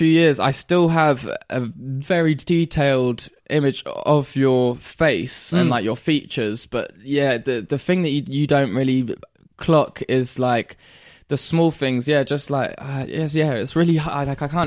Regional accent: London, United Kingdom; even just through acting or just growing up in London and stuff

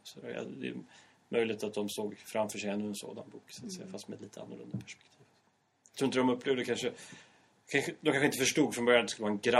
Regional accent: Dalarna County, Sweden; Så jag kommer ju själv från Dalarna. Liksom från en liten stad. Det är inte direkt landet men det är inte stan.

